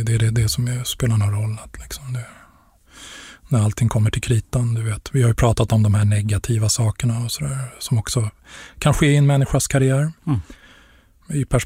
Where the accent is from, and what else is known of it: Stockholm, Stockholm County, Sweden; born or raised there